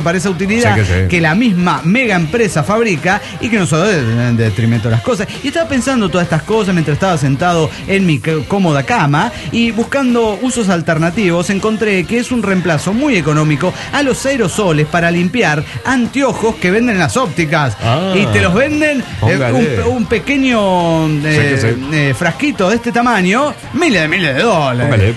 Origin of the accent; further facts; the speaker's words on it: Andalgalá, Catamarca, Argentina; now in Tucumán, Argentina; y en Andangalá, Catamarca, que es mi tierra de origen, tierra de lucha contra las megaminerías.